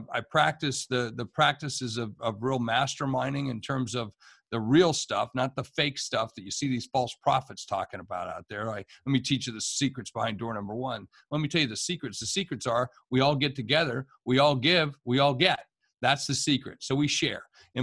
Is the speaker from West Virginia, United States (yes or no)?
yes; West Virginia, United States; One of my idols is Chuck Yeager from West Virginia, who I'm from West Virginia originally.